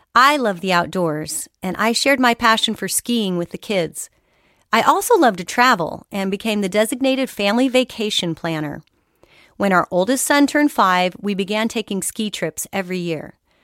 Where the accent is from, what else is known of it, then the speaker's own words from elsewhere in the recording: Colorado, United States; now in Texas, United States; You see, I grew up in Colorado, but I had made Texas my home. At least once a year, I migrated back to the mountains